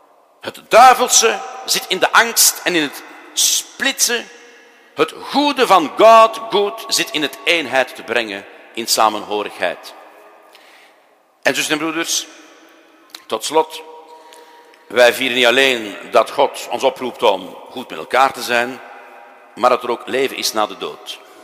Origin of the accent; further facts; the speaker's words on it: Flanders, Belgium; ik moet u zeggen, ik ben ook Vlaming en ik ben fier op mijn eigen cultuur.